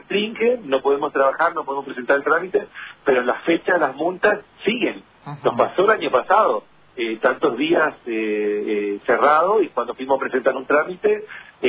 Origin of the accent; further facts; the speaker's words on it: Cerro Azul, Misiones, Argentina; yo soy de Cerro Azul, registramos los vehículos en Oberá